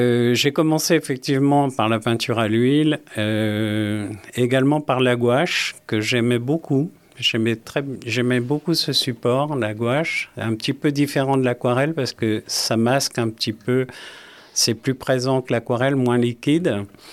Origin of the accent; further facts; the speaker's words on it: Remiremont, Grand Est, France; moved away as an adult; also born or lived in Nancy / Paris / Normandy; j'ai passé mon enfance à Remiremont jusqu'au baccalauréat. Et que j'ai passé à Épinal. J'ai fait mes études à Nancy et mon premier job à Paris.